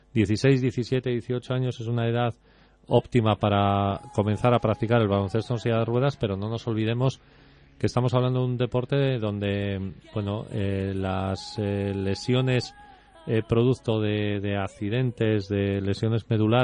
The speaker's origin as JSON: {"language": "Spanish", "country": "Spain"}